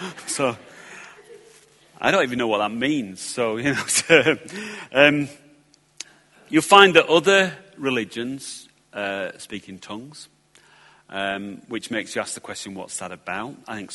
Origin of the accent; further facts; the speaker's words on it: England, United Kingdom; I'm English.